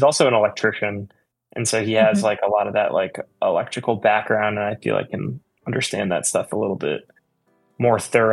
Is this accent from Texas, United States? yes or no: no; Maine, United States; oh, I'm from Maine. Like, I feel like there's like no one kind of in the scene up there.